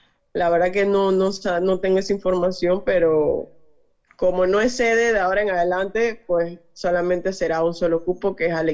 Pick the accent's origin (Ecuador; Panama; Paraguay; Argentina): Panama; Y en Panamá, o sea, no me trataron como yo pensé que me iban a tratar siendo panameña, ¿no?